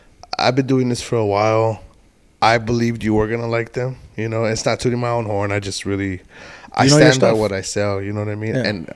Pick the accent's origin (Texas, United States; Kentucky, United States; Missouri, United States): Texas, United States; El Paso; I'm from Texas, originally El Paso, but I'm here, so.